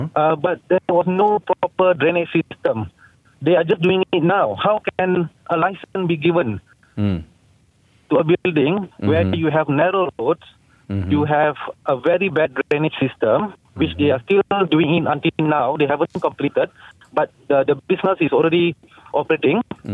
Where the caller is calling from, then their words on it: Setapak, Kuala Lumpur, Malaysia; Yes, I'm from Setapak.